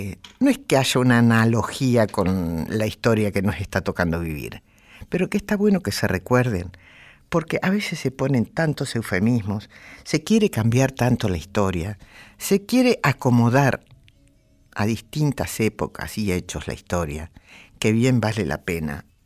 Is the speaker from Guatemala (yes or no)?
no; Argentina; como argentino contemporáneo